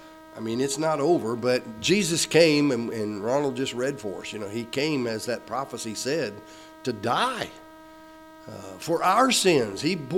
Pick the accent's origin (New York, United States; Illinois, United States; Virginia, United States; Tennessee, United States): Illinois, United States; also born or lived in Arkansas; We were raised in Illinois, but we were in Arkansas, and then I became a pastor and was still in Arkansas